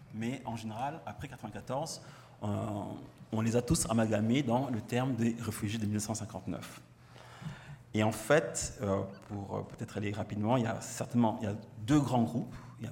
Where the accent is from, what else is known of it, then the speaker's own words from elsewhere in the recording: Kigali, Rwanda; Je viens de loin, je viens de Kigali.